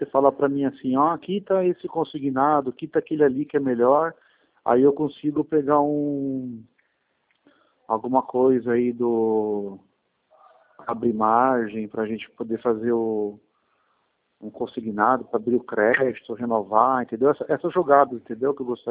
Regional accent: Bragança Paulista, São Paulo, Brazil; Em Bragança.

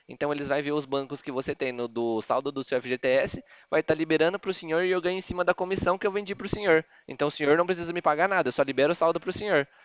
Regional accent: São Paulo, Brazil; Eu sou daqui do interior de São Paulo, aqui da Poupacred, em Bebedouro.

